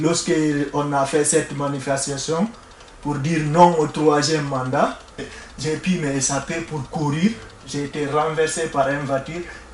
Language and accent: French; Guinea; French is a second language; Je viens de la Guinée-Conakry, un pays qui se trouve en Afrique de l'Ouest. Je ne parle pas bien français, donc le français que je vous parle, c'est français de la rue.